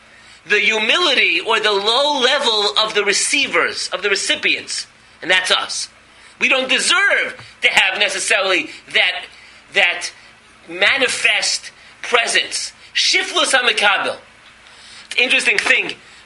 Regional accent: East Coast, United States; But I was growing up on the East Coast.

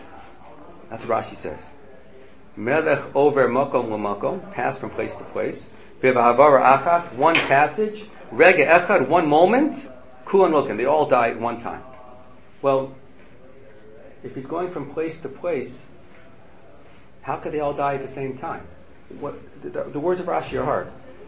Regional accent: Silver Spring, Maryland, United States; I'm from Silver Spring and I have relatives in Columbus, Ohio.

